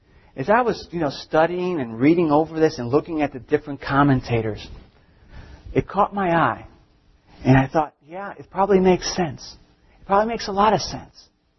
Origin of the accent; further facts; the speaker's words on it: Chicago, Illinois, United States; And where I grew up, in the neighborhood I grew up in Chicago, man, if you didn't carry a condom in your wallet, you weren't the man.